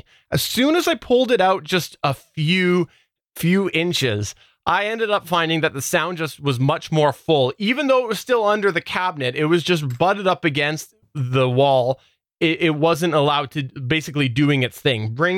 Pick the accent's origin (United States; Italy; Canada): Canada; from my perspective as a Canadian user who has never uploaded any music up to the Amazon Music services